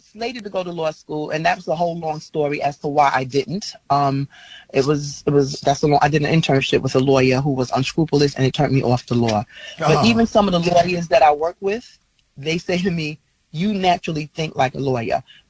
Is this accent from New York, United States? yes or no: yes; Brooklyn, New York, United States; You know, Eric's from Brooklyn. I'm from Brooklyn.